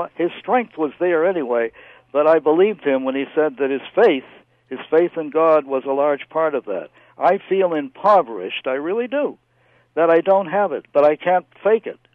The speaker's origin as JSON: {"language": "English", "town": "Boston", "region": "Massachusetts", "country": "United States", "tie": "born or raised there", "said": "When I was about 15 years old, I grew up in Boston."}